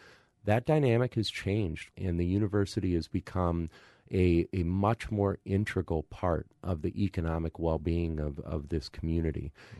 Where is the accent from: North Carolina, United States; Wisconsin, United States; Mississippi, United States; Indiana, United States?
Wisconsin, United States; Eau Claire; It's them learning that I'm from Eau Claire and asking me what my thoughts are on this.